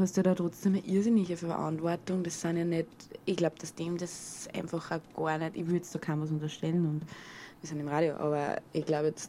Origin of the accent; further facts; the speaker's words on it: Upper Austria, Austria; Ich bin ja nicht direkt in Freistadt aufgewachsen